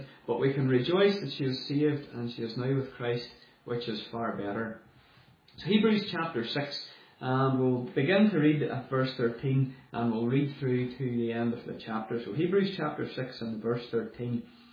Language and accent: English; Londonderry, Northern Ireland, United Kingdom; As I said, I was born in Londonderry into a loving family. I grew up not having everything I wanted, but I did have everything I needed.